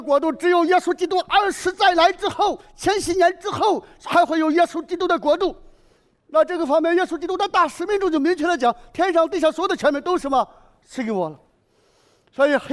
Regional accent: China; 我们中国人一般把天国局限在哪个地方呢？

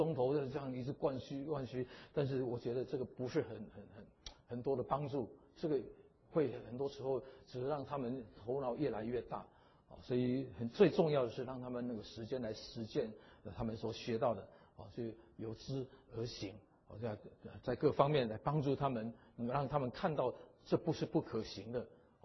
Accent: China; 我们是中国人

